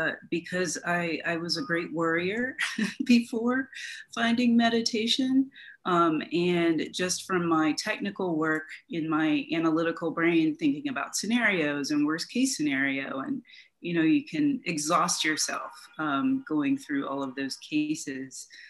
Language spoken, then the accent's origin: English; the South, United States; And growing up in the South, it was something that you didn't normally talk about outside of your home.